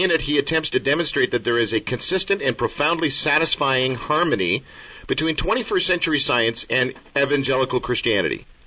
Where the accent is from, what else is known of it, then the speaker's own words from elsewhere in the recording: Canada; since we're from Canada